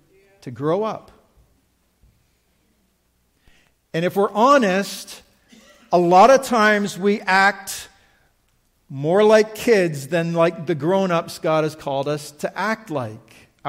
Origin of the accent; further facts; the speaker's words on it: Canada; And you're like, as a Canadian, you're like, what gap are they talking about?